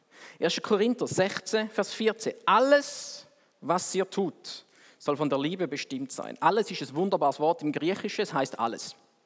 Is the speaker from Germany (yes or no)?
no; Switzerland; Oder, wir sind Schweizer.